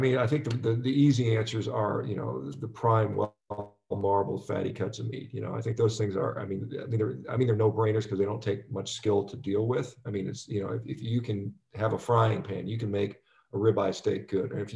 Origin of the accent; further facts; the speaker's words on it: Texas, United States; I've been a big fan of beef, as an American, beef is, and as a Texan, beef is a big thing.